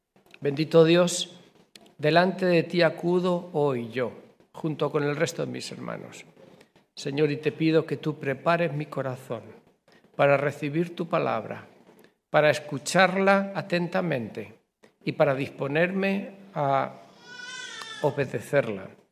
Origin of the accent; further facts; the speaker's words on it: Albacete, Castilla-La Mancha, Spain; en la escuela dominical de la ciudad de Albacete, que es de donde yo vengo